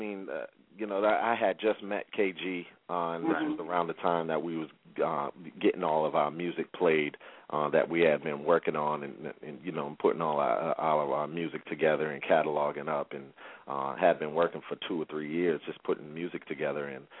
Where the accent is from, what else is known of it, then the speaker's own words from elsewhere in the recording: Brockton, Massachusetts, United States; I came from Brockton, Massachusetts, about 20 miles south of Boston.